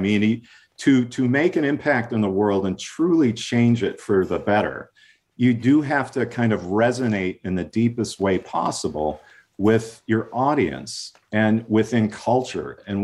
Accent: Minnesota, United States; I was from Minnesota, far away from that.

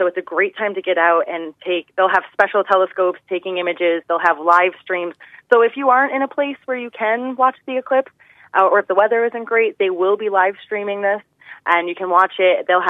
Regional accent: Buffalo, New York, United States; now in Cork, Ireland; as you notice, you probably can hear I'm not from Cork. I'm actually from New York.

